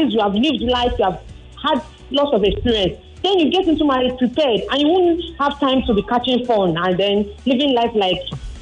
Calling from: Ikorodu, Lagos, Nigeria; I'm calling from Ikorodu.

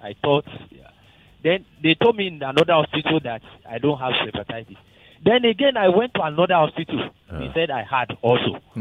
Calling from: Ogba, Lagos, Nigeria; I'm calling from Ogba.

